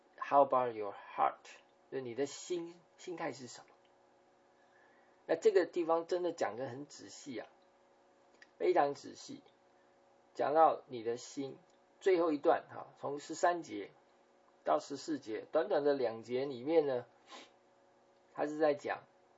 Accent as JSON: {"language": "Chinese", "country": "China", "said": "好像我们中国人到全世界各地呢都会开中国餐馆，中国菜馆好吃啊。"}